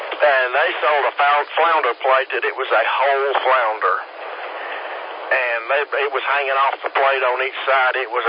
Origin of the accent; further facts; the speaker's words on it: Greenville, South Carolina, United States; Well, I was born in Greenville, at Spartanburg, and grew up in Greenville, but we lived in North Carolina for a while. I think about 5 years.